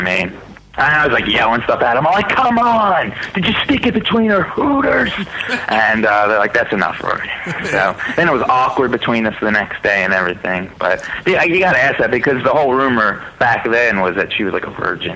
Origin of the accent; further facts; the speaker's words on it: Philadelphia, Pennsylvania, United States; We're from Philadelphia.